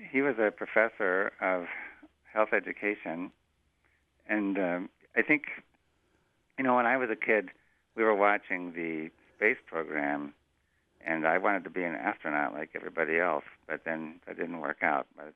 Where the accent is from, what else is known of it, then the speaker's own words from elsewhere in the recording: San Diego, California, United States; I came from California, but I moved around quite a bit, but I ended up back in California when I went to college in San Diego and then got my PhD at UCLA.